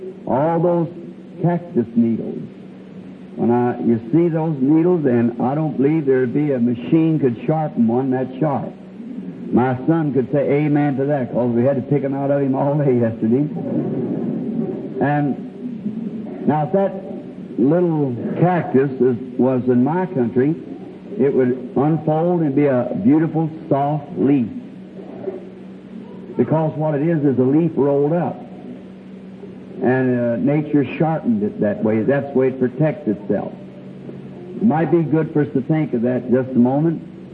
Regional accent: Ireland; and I was there as an Irishman.

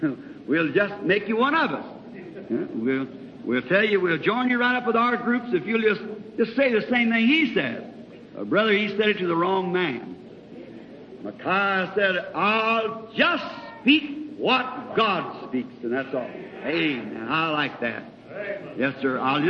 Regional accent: Ireland

